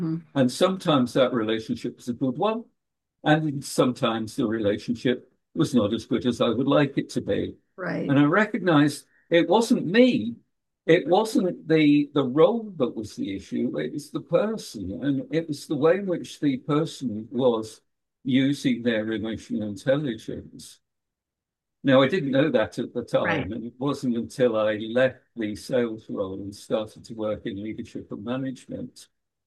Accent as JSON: {"language": "English", "town": "Manchester", "region": "North West England", "country": "United Kingdom", "said": "Look, I'm from Manchester in England."}